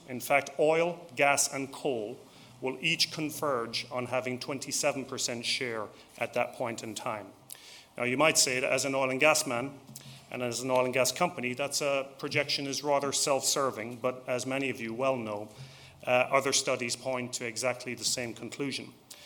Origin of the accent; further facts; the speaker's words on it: Kenmare, Munster, Ireland; accent: American; also born or lived in United States; I'm Irish. I grew up in a small farm outside of Kenmare, and that makes me a Kerryman.